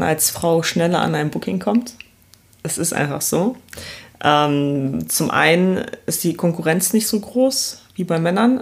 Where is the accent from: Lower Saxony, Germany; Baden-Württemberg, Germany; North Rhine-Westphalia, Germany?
North Rhine-Westphalia, Germany; Essen; also born or lived in Poland; now in Cologne, Germany; Ich komme aus Köln, gebürtig bin ich aus Polen, falls das jemand interessiert. Aufgewachsen bin ich im Ruhrpott in Essen